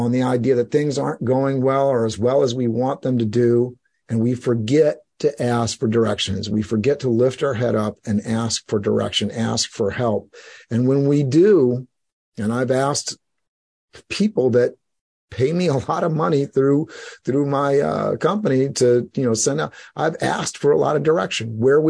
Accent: New York City, New York, United States; I was raised in New York City, and they talk about New York City in the sense that, you know, if you're raised there, you can live anywhere, right?

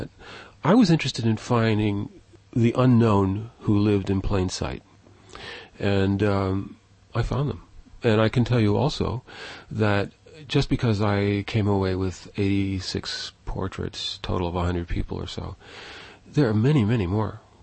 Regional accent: New York City, New York, United States; when I grew up in New York City, for the time I was there

